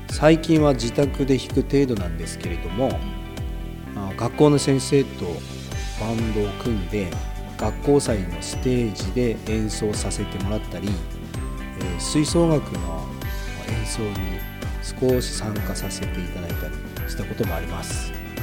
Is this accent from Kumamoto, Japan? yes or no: no; Yokote, Akita, Japan; 横手市の平川町です。